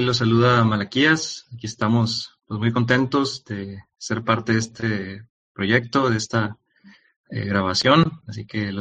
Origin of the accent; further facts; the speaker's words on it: Mexicali, Baja California, Mexico; siendo yo acá de estas tierras, tierras cachanillas, pues ha sido pues volver, ¿verdad?, a mi tierra, volver con la familia